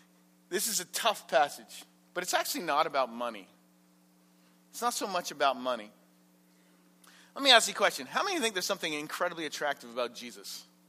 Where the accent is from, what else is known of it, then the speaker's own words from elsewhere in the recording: Canada; because I'm a Canadian